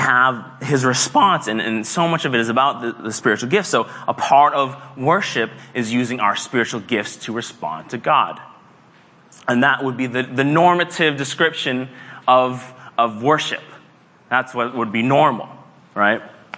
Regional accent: Massachusetts, United States; My middle school, I grew up in Massachusetts, Stone Middle School

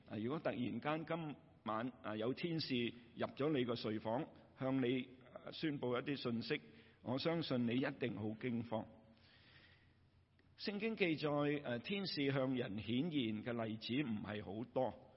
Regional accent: China; 我们中国人有一句说话叫做叶公好龙

